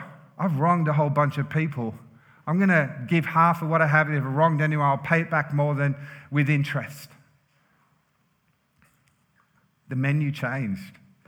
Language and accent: English; England, United Kingdom; Whether it's having chocolate fingers and a cup of tea, because we're from England.